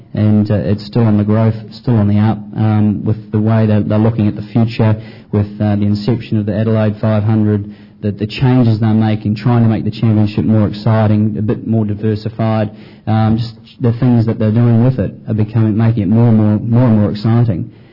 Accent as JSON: {"language": "English", "country": "New Zealand", "said": "New Zealand's no different. I come from New Zealand, but that's no different."}